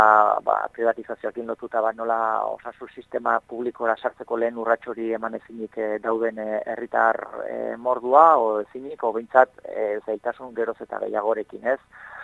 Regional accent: Zumarraga, Basque Country, Spain; Zumarrakoa naiz, eta bertako ambulatorio aurrian ia astero egiten dira elkarretaratzeak

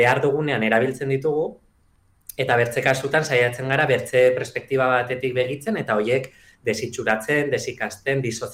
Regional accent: Lesaka, Navarre, Spain; Lesakan txikitan herriko dantza taldean, Tantirumairu euskal folklore taldean hasi nintzen

